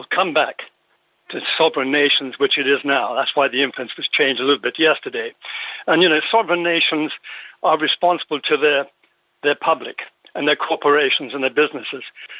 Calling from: Islington, London, United Kingdom; from Islington.

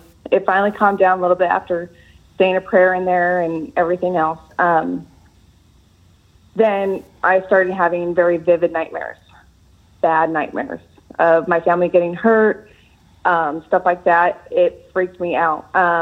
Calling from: California, United States; From California.

